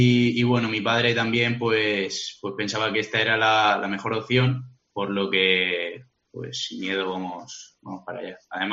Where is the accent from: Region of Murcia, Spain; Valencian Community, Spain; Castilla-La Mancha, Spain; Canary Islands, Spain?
Region of Murcia, Spain; Cartagena; Sí, soy de Cartagena, de toda la vida. Nací aquí.